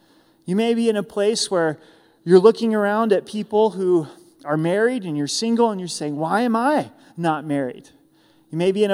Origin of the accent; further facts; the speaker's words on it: Grants Pass, Oregon, United States; It was a basketball game at the Boys and Girls Club, where I grew up in Grants Pass, Oregon